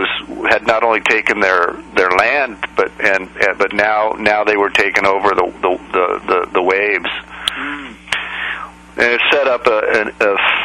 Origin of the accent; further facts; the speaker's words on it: Australia; So growing up in Australia you learn how to get tough